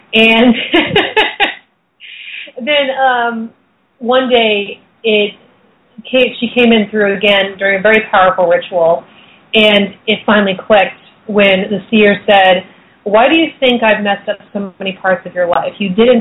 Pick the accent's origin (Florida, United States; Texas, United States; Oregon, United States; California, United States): Oregon, United States; Portland; I started circling with a group of witches in my hometown of Portland, Oregon